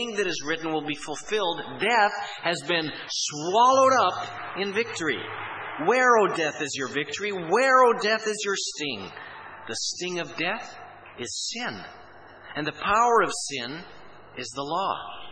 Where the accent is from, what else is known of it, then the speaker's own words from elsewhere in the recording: Saskatchewan, Canada; And I come from Saskatchewan, where the mosquito is the provincial bird.